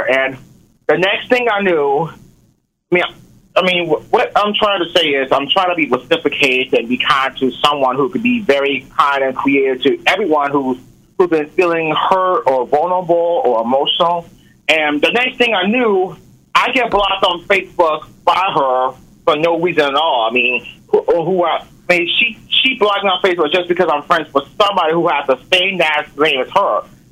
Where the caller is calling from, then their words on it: Portsmouth, Virginia, United States; I'm doing pretty good, and I'm calling from Portsmouth, Virginia.